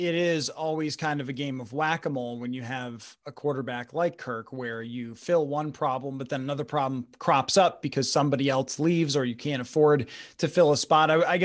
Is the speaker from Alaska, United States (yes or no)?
no; Buffalo, New York, United States; when I was growing up in Buffalo